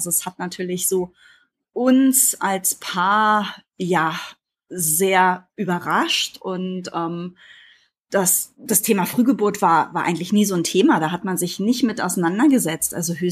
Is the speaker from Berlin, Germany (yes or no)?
yes; Berlin, Germany; born there; Ich bin gebürtige Berlinerin, war nach dem Abi ein Jahr in London